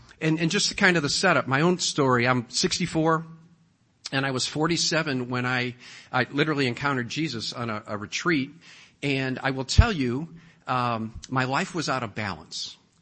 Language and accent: English; St. Louis, Missouri, United States; So as a kid, I grew up in St. Louis, a little suburb of St. Louis, went to St. Andrew Grade School.